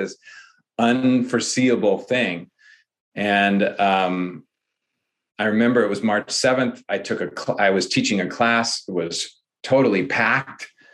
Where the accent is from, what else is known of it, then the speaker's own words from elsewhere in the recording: Ireland; I think this is a project that I think, because I'm Irish, right?